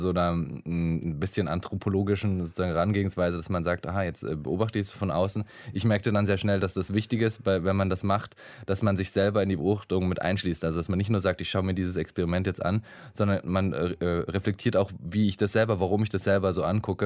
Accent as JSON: {"language": "German", "region": "Bavaria", "country": "Germany", "tie": "born or raised there", "said": "meine Eltern beide nicht von dort sind, wo ich aufgewachsen bin, nämlich in so einem kleinen bayerischen Dorf."}